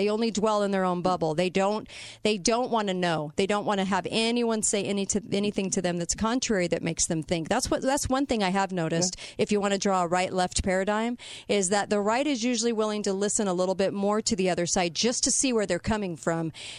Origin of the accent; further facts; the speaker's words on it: California, United States; I came from California and had a lot of leftist progressive friends.